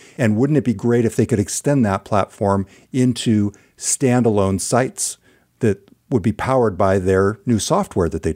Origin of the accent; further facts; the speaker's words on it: Orland, California, United States; in my hometown, a small community called Orland, California, about 100 miles north of Sacramento